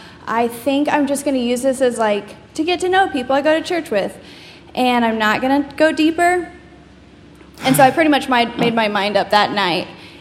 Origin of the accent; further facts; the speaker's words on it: Wimberley, Texas, United States; I was raised in Wimberley, Texas, which is in the Texas Hill Country. It's where heaven and the hills hold hands.